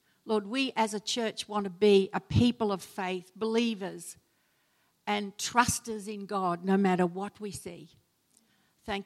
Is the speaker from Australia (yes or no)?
yes; Australia; We're very Aussie sometimes.